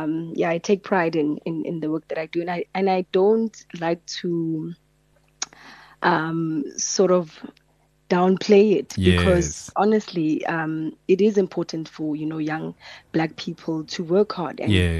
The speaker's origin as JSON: {"language": "English", "town": "Boksburg", "region": "Gauteng", "country": "South Africa", "tie": "born or raised there", "also_born_or_lived": "Soweto", "said": "I lived there for a couple of years, and then when it was time for grade one, I moved to Boksburg."}